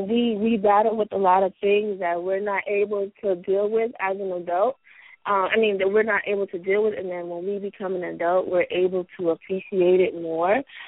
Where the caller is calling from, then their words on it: New York, United States; I'm calling from New York.